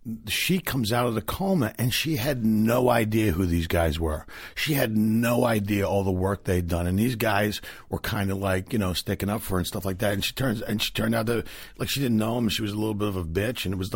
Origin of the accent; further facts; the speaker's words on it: Philadelphia, Pennsylvania, United States; Yeah, I'm from Philly.